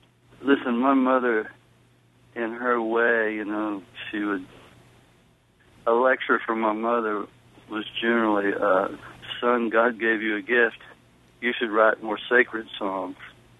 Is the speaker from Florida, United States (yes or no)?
no; Houston, Texas, United States; You know, because I'm East Houston. I was raised in the Pentecostal pit in East Houston.